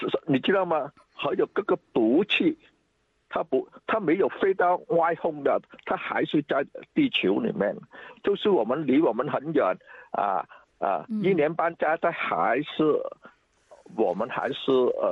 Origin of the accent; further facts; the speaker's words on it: Vietnam; 我们是从越南来的，来的时候就在这里很冷很冷，就我们的习惯热天，这里呢 刚来的时候是冬天啊，很冷，衣服又不多啊，我们是从难民过来的，